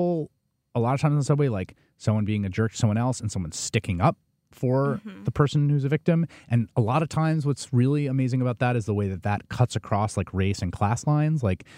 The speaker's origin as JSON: {"language": "English", "town": "New York City", "region": "New York", "country": "United States", "tie": "born or raised there", "said": "I grew up in the Bronx in New York City. I've lived in New York, Chicago, and Washington are the places I lived for any extended period of time."}